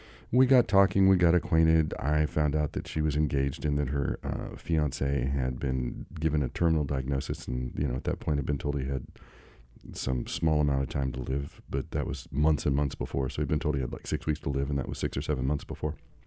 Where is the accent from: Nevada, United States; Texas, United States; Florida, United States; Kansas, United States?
Kansas, United States; When I was growing up in Kansas, which is not exactly the heartbeat of the spiritual, metaphysical, New Age community, and certainly wasn't when I was growing up there